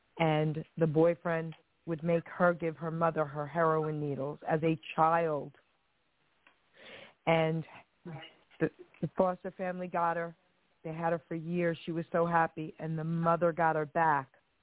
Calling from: New Jersey, United States; I'm calling from New Jersey.

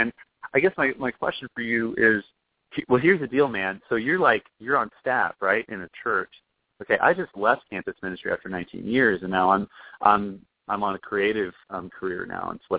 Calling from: Indianapolis, Indiana, United States; I'm calling from Indianapolis.

